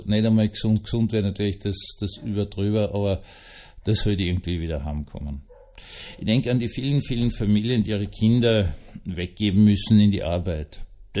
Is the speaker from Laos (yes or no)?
no; Austria; wir hatten ja als Österreicher sehr lange immer auch ziemlich viel UN-Soldaten